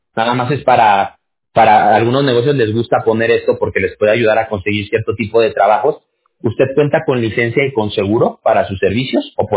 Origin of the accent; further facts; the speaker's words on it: Aguascalientes, Mexico; born there; Y se fueron a vivir a Aguascalientes. Y yo nací ya en Aguascalientes. Pero mis abuelos, mis papás, son chilangos todos. Todos son de la Ciudad de México.